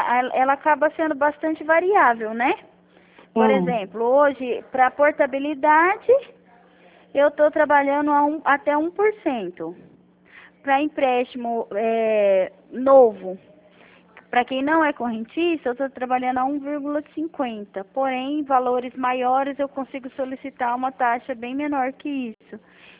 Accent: Campo Grande, Mato Grosso do Sul, Brazil; Eu de Campo Grande. Estou no

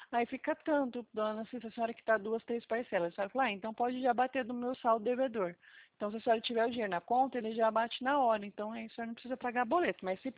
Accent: Presidente Prudente, São Paulo, Brazil; Eu sou aqui do estado de São Paulo, Presidente Prudente.

